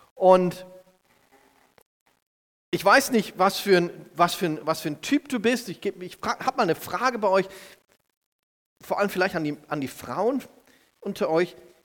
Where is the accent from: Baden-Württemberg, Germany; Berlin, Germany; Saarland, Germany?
Baden-Württemberg, Germany; Ditzingen; Ich komme aus der Nähe von Leonberg, aus Ditzingen, bin dort Pastor einer lokalen Ortsgemeinde.